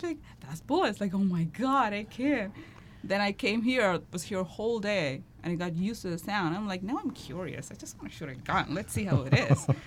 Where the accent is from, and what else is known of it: India